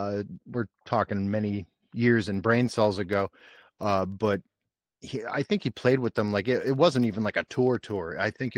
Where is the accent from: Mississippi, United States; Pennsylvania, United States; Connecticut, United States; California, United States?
Pennsylvania, United States; Scranton; I'm from the Scranton, Pennsylvania area.